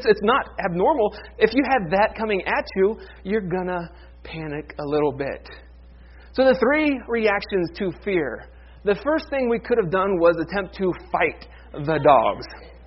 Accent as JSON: {"language": "English", "region": "Ohio", "country": "United States", "tie": "born or raised there", "said": "This summer, Sonia and I, we went to up to my home state of Ohio"}